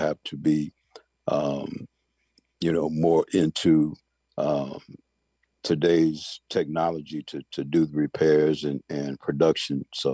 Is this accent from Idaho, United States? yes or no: no; Chicago, Illinois, United States; You know, I grew up in Chicago and remember areas that are now around Soldier Field.